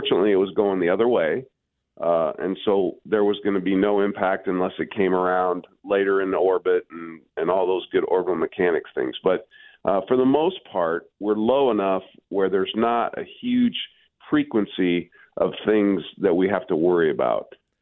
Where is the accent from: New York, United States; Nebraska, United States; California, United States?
Nebraska, United States; Ashland; in my hometown of Ashland, Nebraska